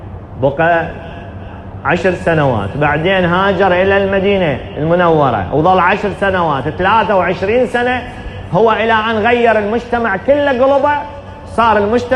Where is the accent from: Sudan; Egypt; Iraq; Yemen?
Iraq; أسهل شيء عندنا بالعراق يصيحون ليل نهار عمره عمره